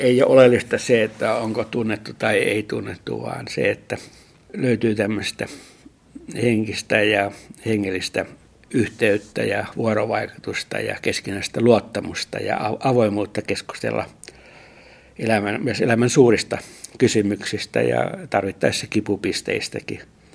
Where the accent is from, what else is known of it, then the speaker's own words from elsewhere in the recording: Joensuu, North Karelia, Finland; moved away as an adult; nuorena olin hyvin innokas karjalainen ja varmaan ärsytinkin monia opiskelutovereita, kun tulin Joensuusta Helsinkiin opiskelemaan karjalaisuudellani